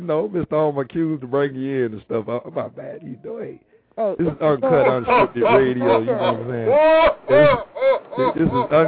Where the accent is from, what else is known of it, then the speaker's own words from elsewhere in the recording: the South, United States; If I'm pronouncing y'all name wrong, excuse me, I'm from the South, so it's, yeah.